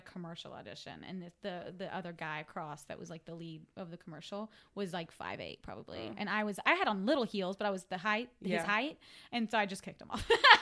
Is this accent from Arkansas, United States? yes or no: yes; Arkansas, United States; No, Arkansas. My sister lived in Nashville for a long time, so I would go back and forth.